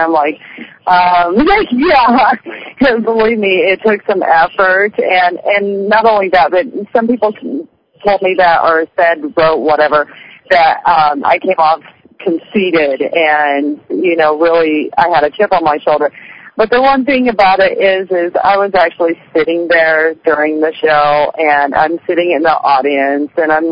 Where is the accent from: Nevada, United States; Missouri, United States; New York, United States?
Nevada, United States; Las Vegas; I'm from Las Vegas.